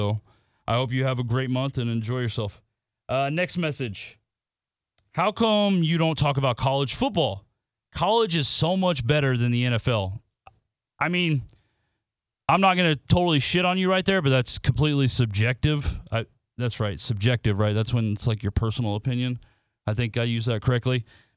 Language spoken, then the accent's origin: English; Nebraska, United States; I'm from Nebraska. I do have a little red Husker tattoo on my arm